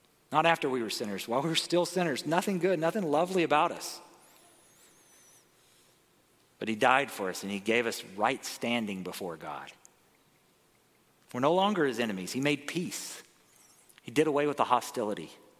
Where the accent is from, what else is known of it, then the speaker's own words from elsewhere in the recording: Arkansas, United States; I mentioned growing up in Arkansas. And it's different than California in a lot of ways.